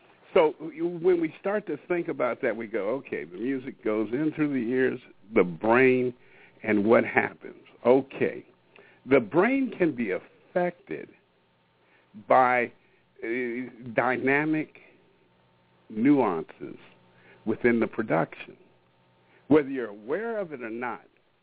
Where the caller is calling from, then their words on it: Washington, United States; I'm calling in from Washington State, up here in the Pacific Northwest.